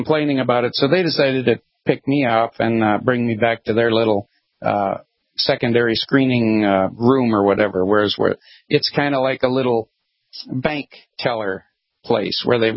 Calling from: Memphis, Tennessee, United States; I'm back home near Memphis, Tennessee.

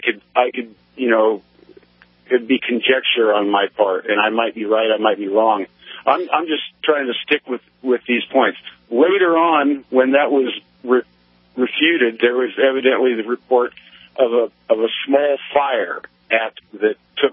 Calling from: Eureka, Montana, United States; I'm calling from a little town called Eureka, Montana, up north of Whitefish.

